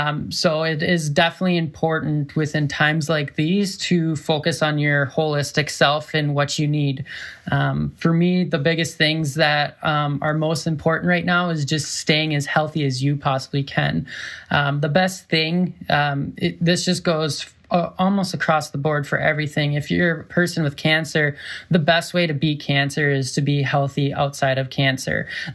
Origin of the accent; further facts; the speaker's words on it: Minnesota, United States; moved away as an adult; also born or lived in North Dakota / Colorado; Yep. I grew up in Minnesota, lived in Minnesota for about 21 years, did a little stint in North Dakota, but no one really cares about North Dakota too much. And then I took the trail and went to Colorado